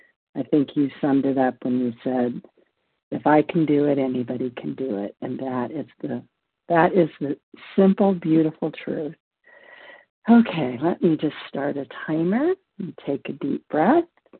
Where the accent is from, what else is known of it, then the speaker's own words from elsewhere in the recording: Nevada, United States; I'm from Nevada, and I am a recovered compulsive overeater.